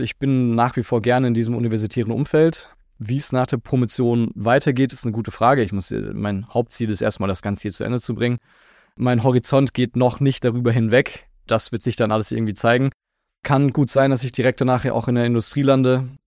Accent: Freiburg, Baden-Württemberg, Germany; also ich komme auch hier aus Freiburg

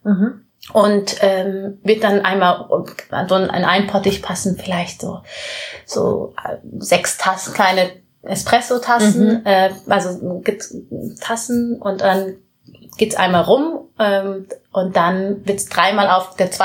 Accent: Munich, Bavaria, Germany; Also ich bin in Neuhausen groß geworden. Und da lebt auch noch meine Familie

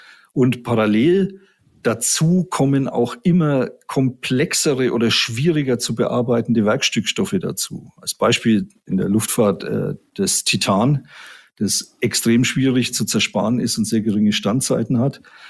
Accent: Erlangen, Bavaria, Germany; Ich bin gebürtiger Mittelfranke. Ich komme aus Erlangen.

